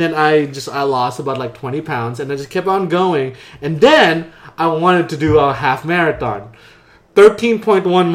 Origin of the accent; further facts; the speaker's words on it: Philippines; I'm Asian. I'm Filipino, so a lot of like.